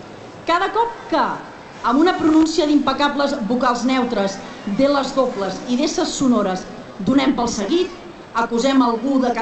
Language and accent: Catalan; Sabadell, Catalonia, Spain; soc de Sabadell i com sé de la capital del Vallès, no hi ha res